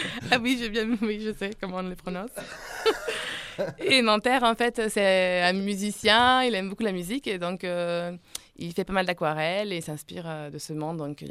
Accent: Switzerland; moved away; quand j'habitais encore en Suisse. Je suis suisse d'origine.

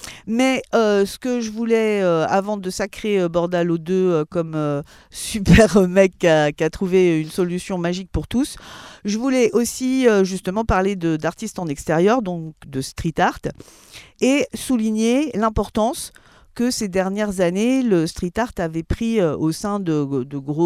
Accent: Nancy, Grand Est, France; tu sais que moi, je viens de Nancy

